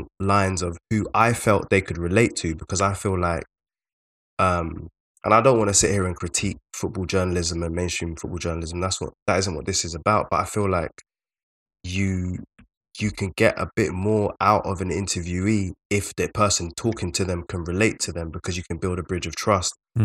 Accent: London, United Kingdom; we are both from South London. We're both hugely invested in the teams that exist here.

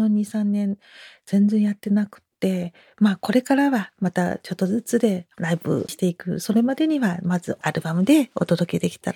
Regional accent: Shanghai, China; Japanese is a second language; now in Japan; 逆に上海に戻る時には上海のガイドブック買って帰る自分がいるんです

